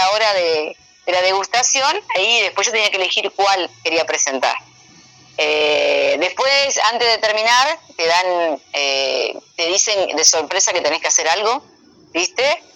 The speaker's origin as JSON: {"language": "Spanish", "town": "Diamante", "region": "Entre Ríos", "country": "Argentina", "said": "de Diamante, Entre Ríos, me gusta hacer asado"}